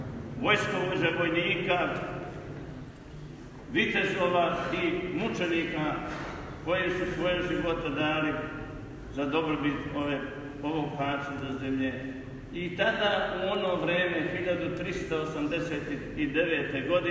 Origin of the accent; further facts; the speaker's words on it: Sremska Mitrovica, Vojvodina, Serbia; pa i ovdje kod nas u Sremskoj Mitrovici na Sremskom frontu